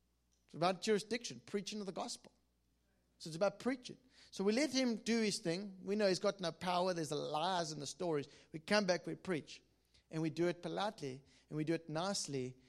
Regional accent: London, United Kingdom; they put me in this lovely 5-star hotel in East London. I feel terrible. I mean, it's my hometown.

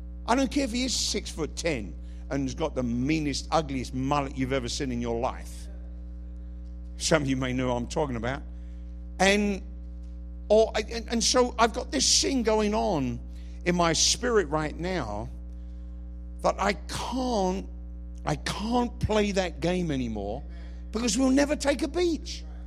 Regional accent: England, United Kingdom; Somebody help me, I'm English.

